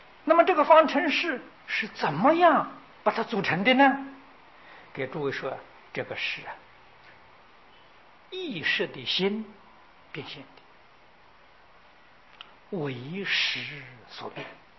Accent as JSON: {"language": "Chinese", "country": "China", "said": "我们中国人呢讲翡翠啊，翡翠是绿色的玉"}